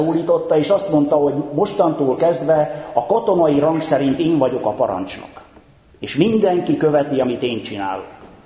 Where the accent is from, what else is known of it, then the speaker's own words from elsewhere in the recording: Mureș County, Romania; Az én szülőfalumtól, hát néhány 10 kilométerre légvonalba, egy Szász Régen nevű helység mellett Erdélyben